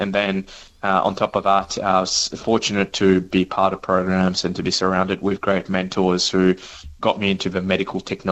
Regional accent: Mauritius; moved away; growing up in Mauritius, where I was born and lived almost half of my life

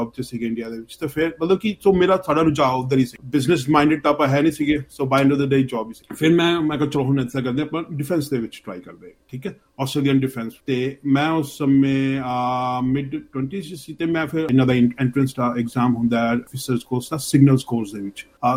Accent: Amritsar, Punjab, India; moved away as an adult; now in Melbourne, Australia; 2003 March ਦੇ ਵਿੱਚ ਮੈਂ ਅੰਮ੍ਰਿਤਸਰ ਤੋਂ ਮੈਲਬਰਨ ਆਇਆ ਸੀ, ਤੇ ਮੈਲਬਰਨ ਹੀ ਫਸਟ ਸਿਟੀ ਸੀਗੀ ਮੇਰੀ।

